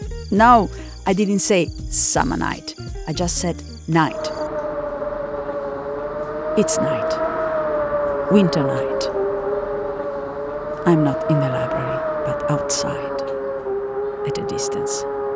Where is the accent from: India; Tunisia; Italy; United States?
Italy; I mean, I'm not unemployed as such because I am attending uni in my hometown in Italy, but this is before the internet.